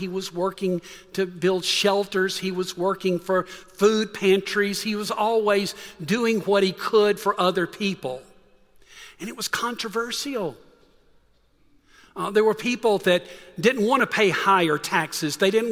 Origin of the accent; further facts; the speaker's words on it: Georgia, United States; I'm from Middle Georgia, and in a nearby county, there were two brothers.